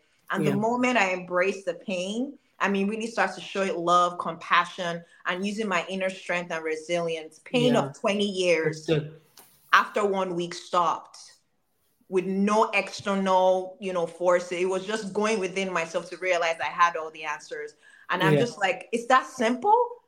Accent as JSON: {"language": "English", "country": "Nigeria", "tie": "born or raised there", "moved": "as an adult", "lives_now": "United States"}